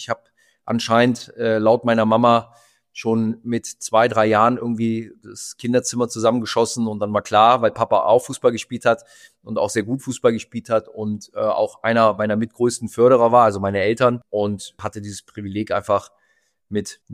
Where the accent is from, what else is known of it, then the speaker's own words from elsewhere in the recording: Mönchengladbach, North Rhine-Westphalia, Germany; Borussia Mönchengladbach, bin dort geboren, gebürtiger Gladbacher